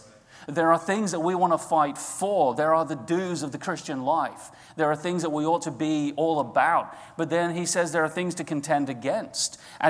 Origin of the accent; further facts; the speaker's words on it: England, United Kingdom; able to have grown up in England. And there are so many wonderful things that I could tell you about my home country.